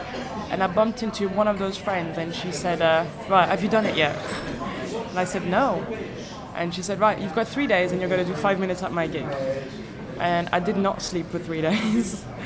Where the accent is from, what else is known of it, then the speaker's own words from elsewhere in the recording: Paris, Île-de-France, France; English is a second language; now in Birmingham, United Kingdom; Sometimes I think about how ridiculous it is that I'm from Paris and I do stand up in Birmingham.